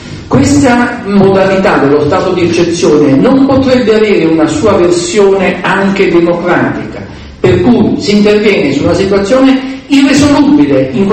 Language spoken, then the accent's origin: Italian; Naples, Campania, Italy; Io vengo da Napoli, come qualcuno di voi sa